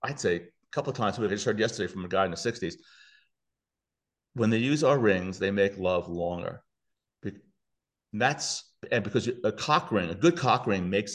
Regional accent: New York City, New York, United States; Excuse me, my language. I'm from New York City.

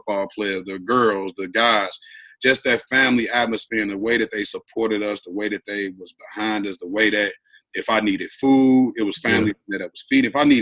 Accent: Inglewood, California, United States; So me growing up in Inglewood did nothing but prepare me to be able to be a tough basketball player

